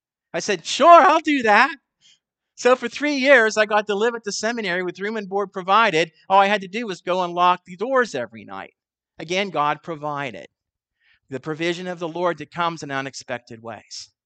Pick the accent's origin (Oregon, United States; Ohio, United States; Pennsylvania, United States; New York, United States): Pennsylvania, United States; growing up in Western Pennsylvania. I grew up in the mountains out there.